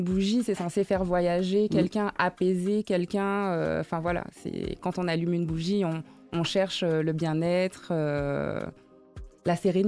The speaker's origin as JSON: {"language": "French", "country": "Guadeloupe", "also_born_or_lived": "Martinique / Barbados", "said": "J'ai vécu à la Barbade. J'ai visité beaucoup d'îles, je suis originaire de la Guadeloupe et de la Martinique"}